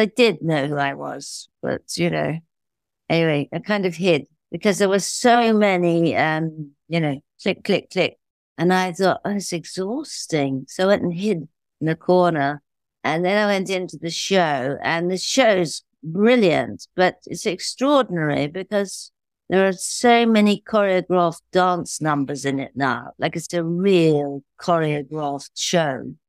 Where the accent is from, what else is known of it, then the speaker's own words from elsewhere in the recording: Belfast, Northern Ireland, United Kingdom; And I am Irish. I'm from Belfast.